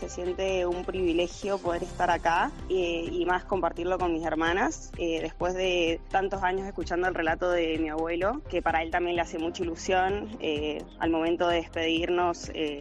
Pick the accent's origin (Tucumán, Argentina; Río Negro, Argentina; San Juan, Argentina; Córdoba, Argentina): San Juan, Argentina; nosotras somos de San Juan, que San Juan es una tierra del vino